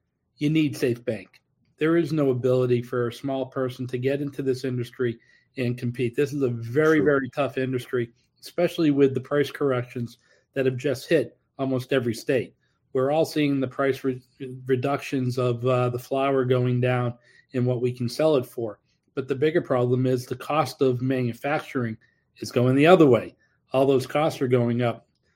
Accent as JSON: {"language": "English", "region": "New England", "country": "United States", "said": "I mean, we're from New England, so going into Connecticut, New Jersey, New York, those are top states for us to look at."}